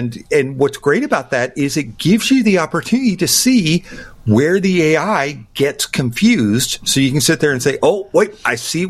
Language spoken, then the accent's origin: English; Alabama, United States; but I'm from Alabama and it's legal for me to date myself.